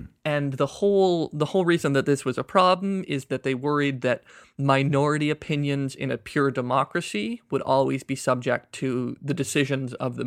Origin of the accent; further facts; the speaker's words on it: Canada; And so the conflict in Canada is how do we ensure